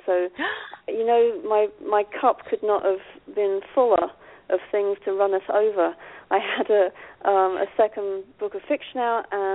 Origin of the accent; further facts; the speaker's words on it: London, United Kingdom; accent: London meets Lynchburg; moved away as an adult; now in Lynchburg, United States; I'm from London originally, and I've been here in the States since 1999, and I guess my accent has become a fusion of London meets Lynchburg